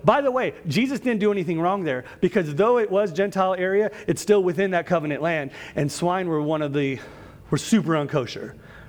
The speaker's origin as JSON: {"language": "English", "region": "California", "country": "United States", "said": "Y'all, I got the Disneyland discounts for a Southern California residence when I was a kid, so I'm from Southern California."}